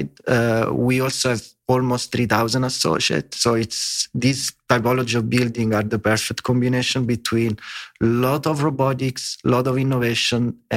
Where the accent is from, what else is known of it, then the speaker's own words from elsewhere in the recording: Italy; English is a second language; moved away as an adult; also born or lived in Germany; now in United States; I'm Italian, of course, as my English accent suggests.